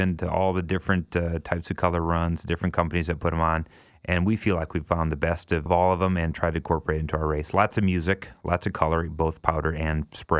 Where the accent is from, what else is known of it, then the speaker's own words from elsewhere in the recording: New Richland, Minnesota, United States; my mom volunteered at a local food shelf in my hometown of New Richland, Minnesota.